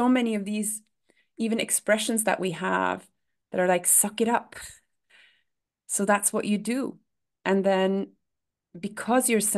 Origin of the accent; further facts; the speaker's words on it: Norway; you're Norwegian, I'm Norwegian, we grew up in Norway, where there's an openness for sure.